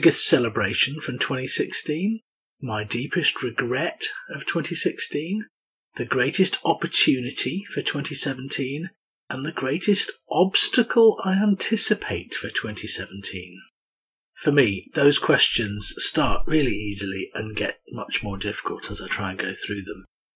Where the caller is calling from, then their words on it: York, Yorkshire and the Humber, United Kingdom; I'm speaking from York in the UK.